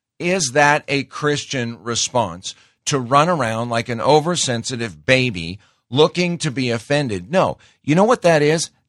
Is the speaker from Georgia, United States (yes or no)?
no; Montana, United States; I grew up in Montana, and before I became a believer, I spent some time in places I shouldn't.